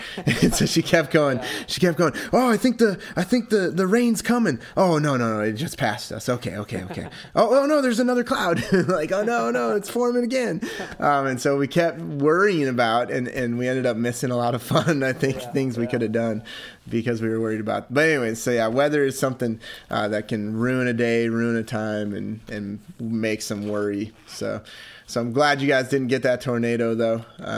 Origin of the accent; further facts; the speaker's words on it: Minnesota, United States; Growing up in Minnesota, it had to be so deep, the snow, that buses could not move before school was even 2 hours late.